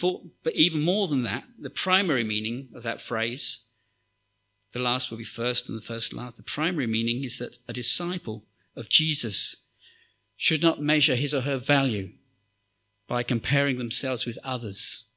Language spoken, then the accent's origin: English; United Kingdom; It's expected of us as British people that we give to good causes.